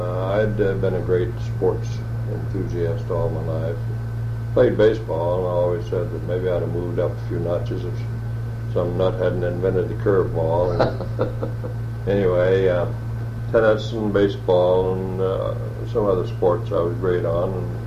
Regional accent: McAllen, Texas, United States; I was raised on the Texas border, way down in a little town called McAllen, Texas.

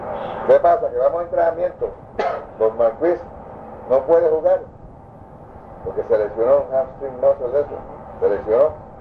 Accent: Puerto Rico; Una pequeña isla de 100 millas por 35 millas. Tan pequeña es que muchos americanos la conocen, que somos colonia de Estados Unidos.

